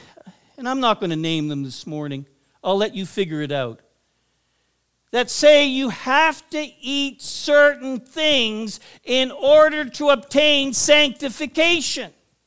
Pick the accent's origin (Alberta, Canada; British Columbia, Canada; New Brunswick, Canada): New Brunswick, Canada; Where I grew up in New Brunswick, there were large groups of Pentecostals